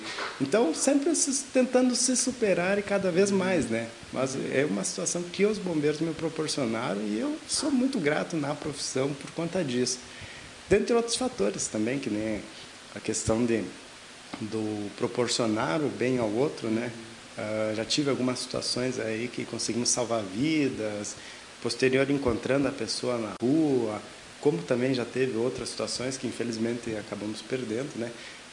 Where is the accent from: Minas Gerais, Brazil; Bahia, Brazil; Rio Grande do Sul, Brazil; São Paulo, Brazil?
Rio Grande do Sul, Brazil; São José do Ouro; also born or lived in Tupanci do Sul; now in Lagoa Vermelha, Brazil; eu venho de São José do Ouro, sou natural de São José do Ouro. Morei muito tempo aí na grande metrópole de Tupanci do Sul. E como não tinha hospital em Tupanci, fui originário aí da cidade de São José do Ouro, posterior vindo para Lagoa Vermelha e já me considero lagoense